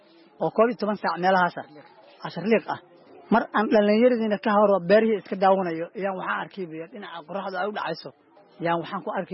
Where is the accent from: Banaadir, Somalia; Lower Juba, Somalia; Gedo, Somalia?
Lower Juba, Somalia; also born or lived in Galguduud; aniga waxaan ku dhashay gobolka Galgaduud gaar ahaan degmada Cawlaq